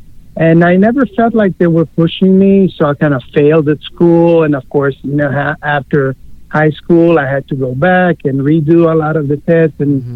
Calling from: Tarzana, California, United States; I'm calling from Tarzana, California.

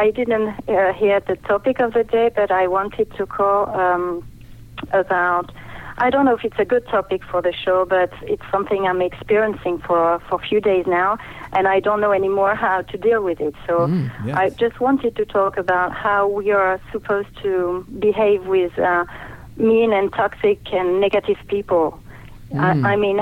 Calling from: France; I'm calling you from France.

